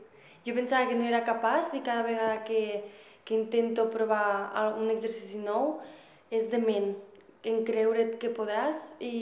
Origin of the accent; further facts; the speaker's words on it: El Perelló, Catalonia, Spain; No, allà, aquí vaig tindre quan tenia 5 anys.